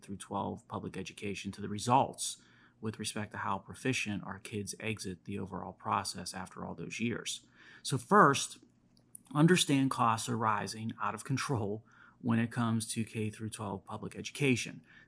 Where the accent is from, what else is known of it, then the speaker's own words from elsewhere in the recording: Pennsylvania, United States; Philadelphia, in my home state of Pennsylvania